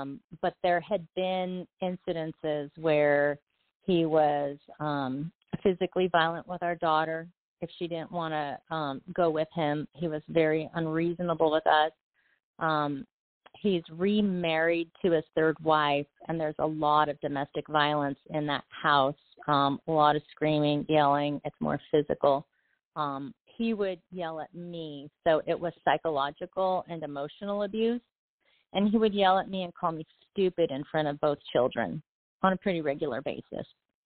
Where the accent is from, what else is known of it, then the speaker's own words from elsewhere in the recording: Santa Cruz, California, United States; I decided to come home to my hometown of Santa Cruz, which was a lot more affordable and where all my family and friends and childhood people that I grew up with were.